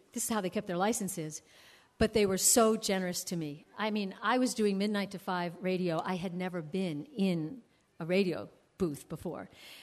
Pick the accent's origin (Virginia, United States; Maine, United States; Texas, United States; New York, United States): New York, United States; Well, it's interesting. I grew up in New York, very familiar with Vermont.